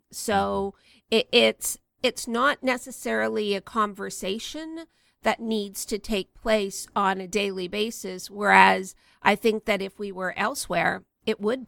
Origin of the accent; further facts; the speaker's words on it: Canada; I'm Canadian. I'm a Canadian first and foremost.